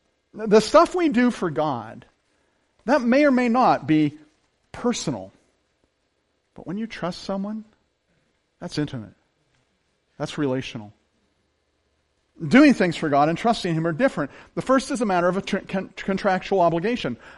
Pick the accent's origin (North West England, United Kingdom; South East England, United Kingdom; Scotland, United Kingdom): Scotland, United Kingdom; I'm Scottish. We're very frugal, right?